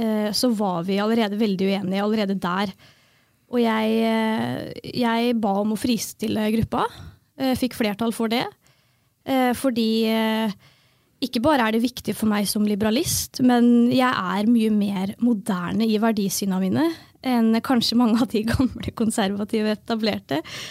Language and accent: Norwegian; Fredrikstad, Østfold, Norway; Nei, jeg jo født og oppvokst I Fredrikstad.